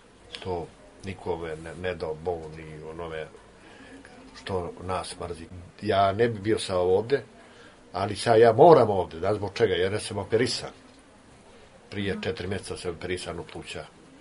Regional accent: Montenegro; moved away; Kad sam došao iz Crne Gore, nijesam pio alkohol.

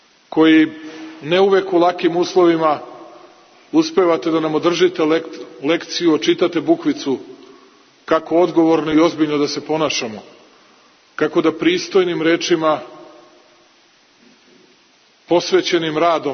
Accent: Serbia; Takvi budala ima kod nas u Srbiji koliko hoćete.

